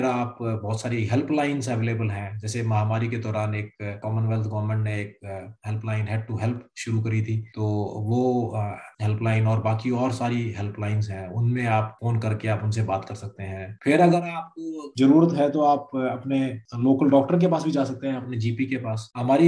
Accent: India; जो हम जिस कल्चर से आते हैं भारतीय कल्चर में कह लो

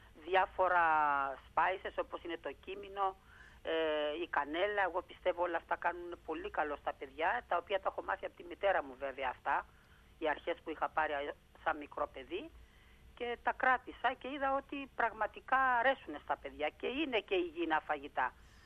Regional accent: Rhodes, South Aegean, Greece; now in Australia; Εγώ είμαι από τη Ρόδο.

